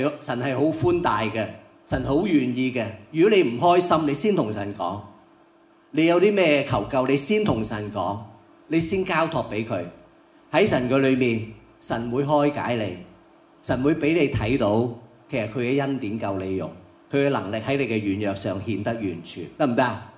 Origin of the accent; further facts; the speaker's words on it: China; 自卑咧唔系我哋中国人，即系平时我哋讲话啊，你咁自卑噶